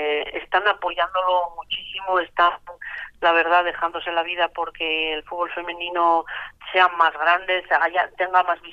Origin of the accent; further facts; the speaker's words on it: Asturias, Spain; Soy la asturiana con más partidos internacionales absolutos